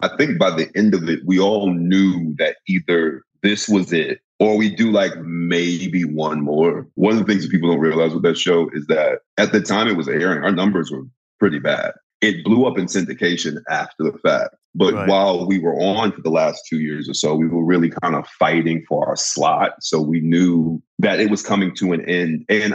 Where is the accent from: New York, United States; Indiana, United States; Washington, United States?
New York, United States; I'm from New York, and I'm like one of those New York actors